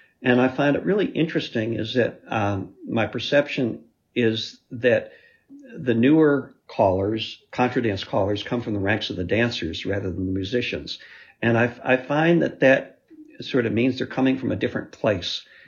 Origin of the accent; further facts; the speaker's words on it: Lexington, Massachusetts, United States; also born or lived in Rochester, United States; I was born in Rochester. My dad was a professor there. And then as a kid, we moved to Lexington, Massachusetts for my middle school, early high school years.